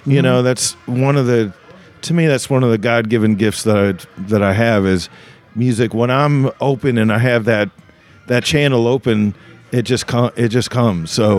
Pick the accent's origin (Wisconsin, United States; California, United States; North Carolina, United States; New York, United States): New York, United States; also born or lived in Norfolk, Virginia; I was born in Norfolk, Virginia, and I was given up for adoption. So I was adopted by a couple, and they ended up getting divorced, and I went with the mom, and we moved to upstate New York, which is central to New York.